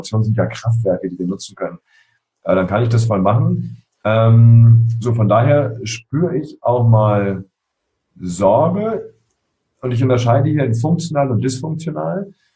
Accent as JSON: {"language": "German", "region": "Berlin", "country": "Germany", "tie": "born or raised there", "said": "ich bin in Spandau aufgewachsen, hier in Berlin, 500 Meter von der Berliner Mauer entfernt."}